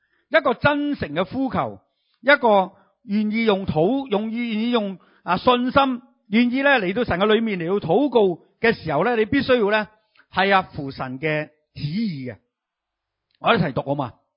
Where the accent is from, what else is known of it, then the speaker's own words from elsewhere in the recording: China; 以前嗰啲扎脚，中国人啲历史咧扎脚噶嘛，即系嗰块布咧就一路缠住只脚咁噶嘛吓、啊。我阿婆嗰阵时就扎脚啊，我记得我细细个嘅时候见到我阿婆就扎脚噶啊